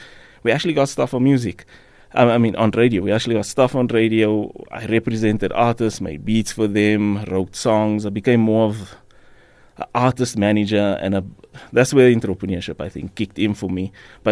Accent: Fleurhof, Gauteng, South Africa; also born or lived in Rivoli / Eldorado Park; I then ended up in an area called Fleerhof.

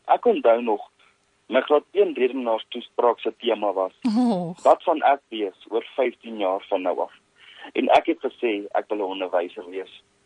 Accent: Gauteng, South Africa; Ek is oorspronklik van die Wesrand af. Ek het in 2016 by Hoërskool Rivierkant gematrikuleer.

